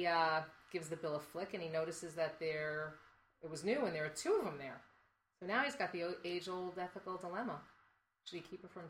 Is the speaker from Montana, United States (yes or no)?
no; Brooklyn, New York, United States; And I'm from Brooklyn, so someone knew me there and said, oh, you have to meet these people. And there were pictures all over of just where I grew up.